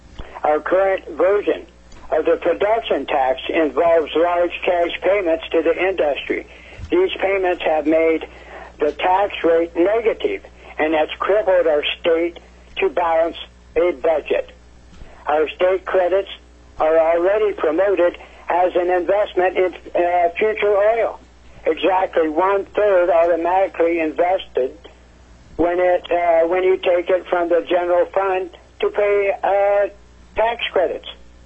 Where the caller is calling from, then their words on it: Kasilof, Alaska, United States; I'm calling from Kasilak, Alaska.